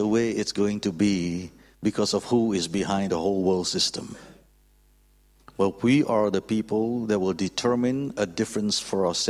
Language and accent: English; Malaysia; now in Australia; Did you know that I'm actually from Malaysia? Okay, just in case you don't know, but I live in Australia. My family lives in Australia.